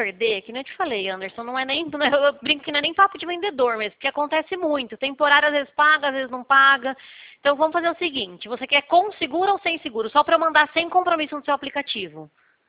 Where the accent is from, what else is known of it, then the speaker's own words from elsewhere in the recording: São Paulo, Brazil; eu sou do interior de São Paulo